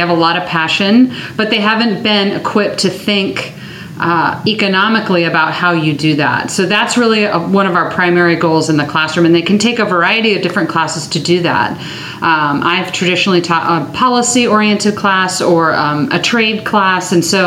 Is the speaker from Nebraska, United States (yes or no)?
no; Alexandria, Virginia, United States; now in Loudoun County, United States; Forever. I'm actually from the Virginia suburbs. So I'm from Alexandria. I now live in Loudoun County.